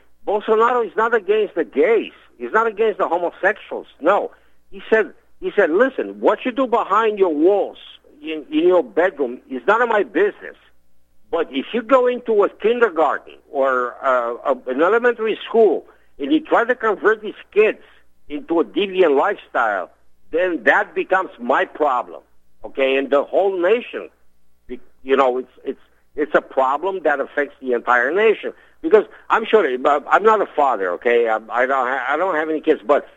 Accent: United States; Too bad I can't vote because I'm not a Brazilian citizen. I'm an American citizen, so I cannot vote.

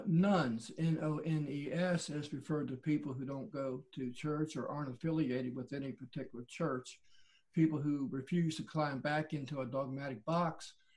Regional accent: the South, United States; And of course, we're from the South, so we speak Southern. That's an entirely different language.

